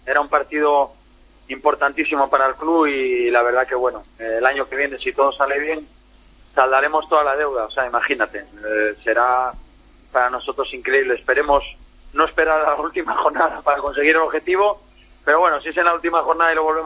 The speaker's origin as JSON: {"language": "Spanish", "town": "Gijón", "region": "Asturias", "country": "Spain", "said": "soy de aquí de Gijón"}